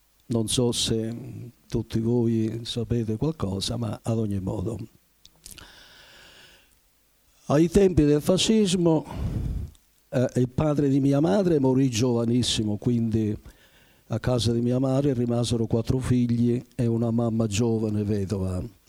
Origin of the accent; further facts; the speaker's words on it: Barrafranca, Sicily, Italy; born there; Sono nato a Barrafranca, nella provincia di Enna, il 21 luglio del 1936